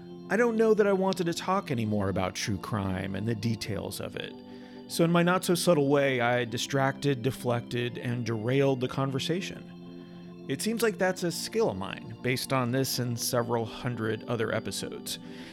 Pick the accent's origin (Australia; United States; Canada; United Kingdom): Canada; No, I have the benefit of still being Canadian.